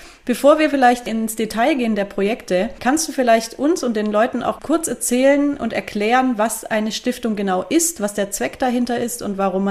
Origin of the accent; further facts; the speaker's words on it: Baden-Württemberg, Germany; in meinem Heimatbundesland Baden-Württemberg